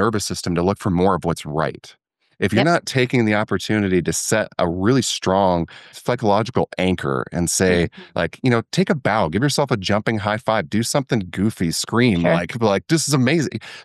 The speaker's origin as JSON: {"language": "English", "region": "Washington", "country": "United States", "tie": "born or raised there", "said": "my hometown. We had this, it was all built along a bay, and up on the mountaintop, there was this one particular restaurant, and you could sit on the deck and you just look over the entire Puget Sound."}